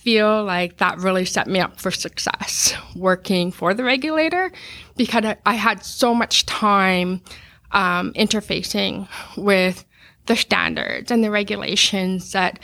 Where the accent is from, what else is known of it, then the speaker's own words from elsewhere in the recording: Regina, Saskatchewan, Canada; he knew I was from Regina